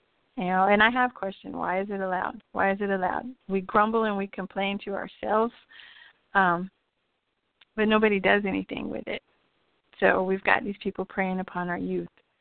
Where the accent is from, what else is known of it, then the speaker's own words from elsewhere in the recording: El Paso, Texas, United States; the council in my hometown of El Paso, Texas, has quite a few predators.